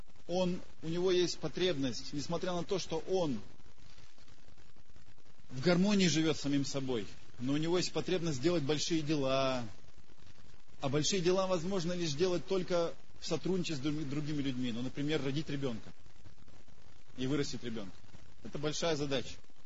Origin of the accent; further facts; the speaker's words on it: Russia; Я из России, я живу в России. Кстати, у меня отец родился на Украине, и здесь жили все мои предки по отцовской линии.